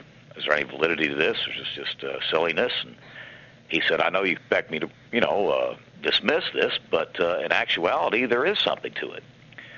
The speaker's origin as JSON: {"language": "English", "region": "Florida", "country": "United States", "tie": "born or raised there", "said": "Anyhow, Kevin, I grew up in South Florida, and my father was a big engineer down there."}